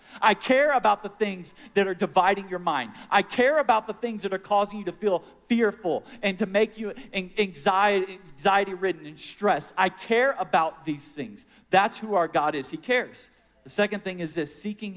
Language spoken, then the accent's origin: English; Houston, Texas, United States; growing up in Houston, Texas, a large school district. Shout out Cyfair Independent School District.